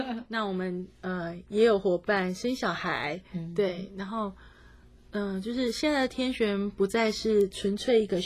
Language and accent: Chinese; Kaohsiung, Taiwan; now in Taipei, Taiwan; 然后我们都是高雄的孩子，但是高雄的孩子必须到台北来打拼，所以我们也分隔两地